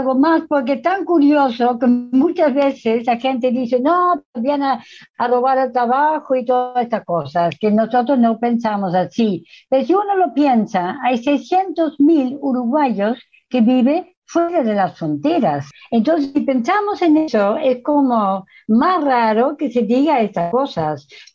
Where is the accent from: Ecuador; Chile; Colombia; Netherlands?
Netherlands; Spanish is a second language; Yo soy holandesa, todavía lo soy.